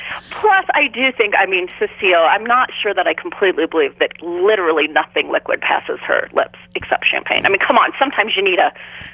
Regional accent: United States; Well, yeah, because I am American, unfortunately.

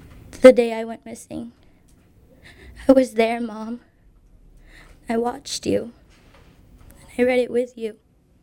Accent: Florida, United States; I'm 18 years old, and I was born and raised in Florida.

